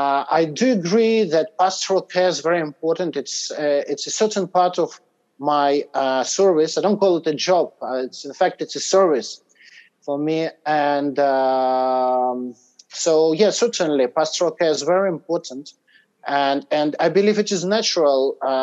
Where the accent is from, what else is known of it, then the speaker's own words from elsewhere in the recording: Kamchatka Krai, Russia; also born or lived in Urals; And so I was born in the Urals. And then when I was about 8 or 9 months old, we moved back to Kamchatka.